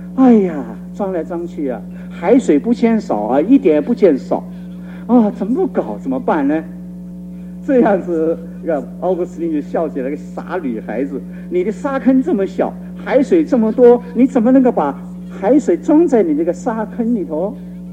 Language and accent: Chinese; Guangdong, China; also born or lived in Nanjing; 我刚刚讲我是广东人，但是我小学的时候我是在南京读的。我的父亲因为在省行政院做工，所以就搬到南京去。